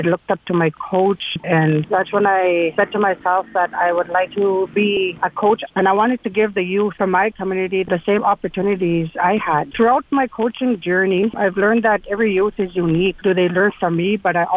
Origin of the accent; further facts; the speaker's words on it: Saskatchewan, Canada; I'm from Pelican Arrows, a member of Peter Bountine Cree Nation.